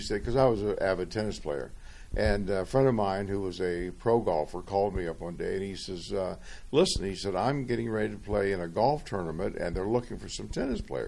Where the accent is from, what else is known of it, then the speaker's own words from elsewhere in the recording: Louisville, Kentucky, United States; And he would always say to me … because he knew I was from Louisville